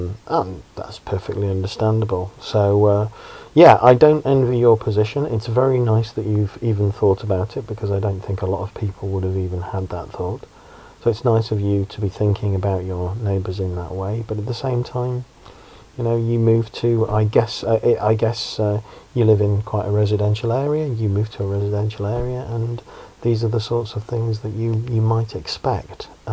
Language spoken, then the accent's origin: English; the north of England, United Kingdom; now in Oxford, United Kingdom; because I'm from Oxford, originally from the north, but living in Oxford.